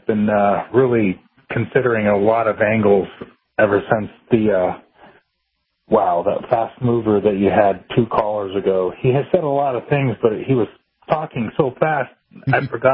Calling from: West Coast, United States; I'm calling from the West Coast, brother.

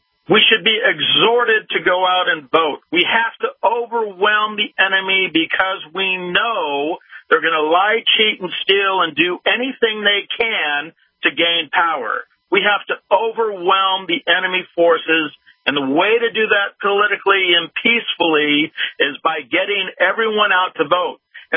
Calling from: San Jose, California, United States; I'm calling from San Jose, California. And, you know, this is the belly of the beast as far as lunatic socialism is concerned.

